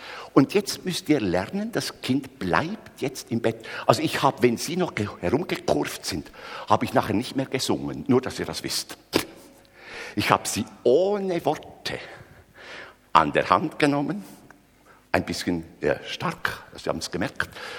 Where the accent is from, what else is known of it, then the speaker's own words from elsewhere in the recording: Bern, Switzerland; also ich bin ja ein Berner, etwas langsam